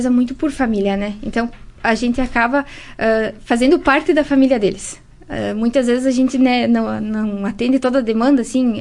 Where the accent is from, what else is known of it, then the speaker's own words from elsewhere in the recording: Vila Maria, Brazil; Eu sou de Vila Maria. A minha família é dali.